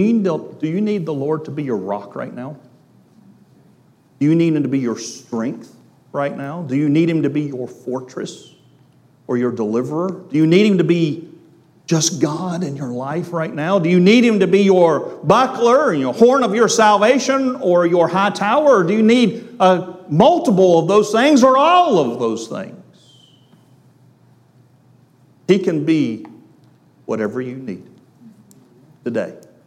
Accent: Bible Belt, United States; I never heard, in 18 years of growing up in the Bible Belt, I never heard that Jesus died for me.

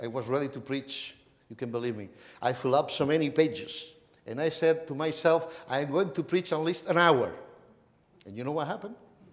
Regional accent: Barcelona, Catalonia, Spain; And by the way, we are from Barcelona, Spain.

